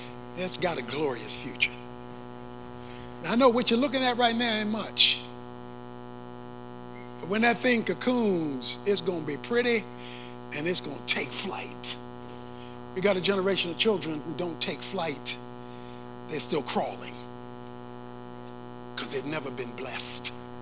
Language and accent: English; Baltimore, Maryland, United States; When I was growing up in Baltimore, we went duck pin bowling.